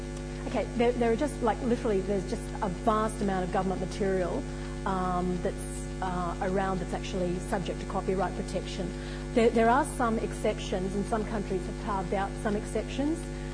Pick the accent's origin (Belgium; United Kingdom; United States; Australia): Australia; from Australia, from QUT